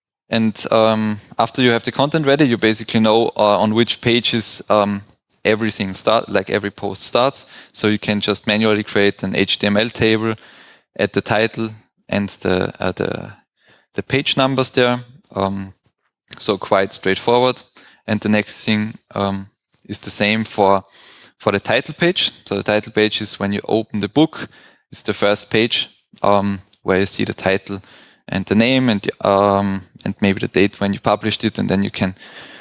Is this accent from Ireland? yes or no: no; Graz, Styria, Austria; I am from Graz, so I figured out that the ÖH Service Center, you can print your diploma thesis there